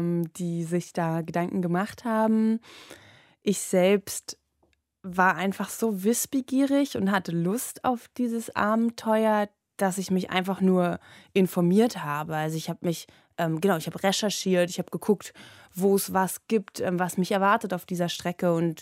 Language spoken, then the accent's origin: German; Germany; über den Harz zurück nach Berlin, also so eine kleine Acht gefahren in Deutschland, um mein Heimatland irgendwie zu erkunden.